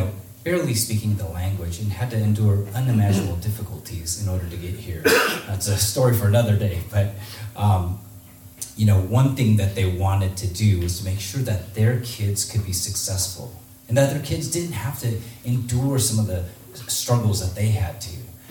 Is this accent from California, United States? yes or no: yes; San Diego, California, United States; growing up in San Diego during the 80s, a lot of people were surprised that I experienced a lot of racism because they're like, well, that's San Diego, it's such a diverse place.